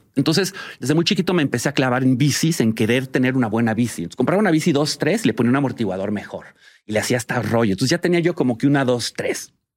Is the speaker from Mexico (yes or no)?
yes; Coyoacán, Mexico City, Mexico; Pues fíjate, yo crecí en Coyoacán.